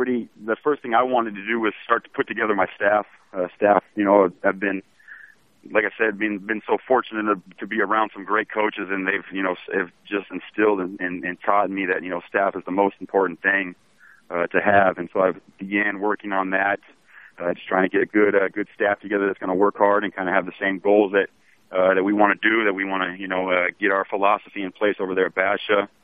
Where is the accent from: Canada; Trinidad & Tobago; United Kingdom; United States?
United States; Arizona; So it was coming from born and raised in Arizona and going up to North Dakota was quite a shocker.